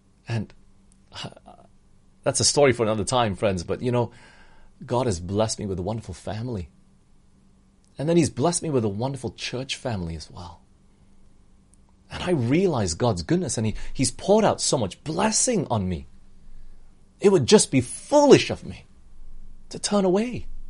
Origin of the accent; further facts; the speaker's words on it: Australia; also born or lived in United States; now in Malaysia; yes, I'm Malaysian, I grew up in Australia, I've been living in the US before